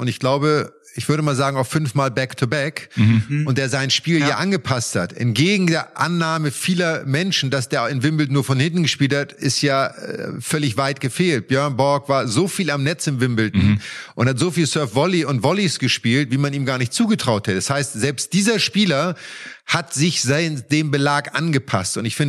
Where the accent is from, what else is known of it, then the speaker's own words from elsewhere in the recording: Germany; das war natürlich für uns Deutschen, weil wir sind auf sehr schnellem Teppichbelag im Winter aufgewachsen und auf Sand im Sommer